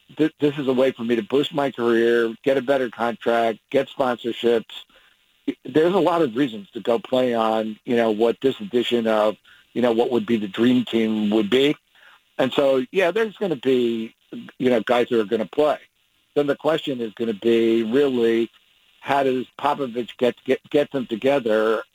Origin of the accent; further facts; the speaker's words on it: New York, United States; when I was a kid growing up in New York, I went to the 1970s final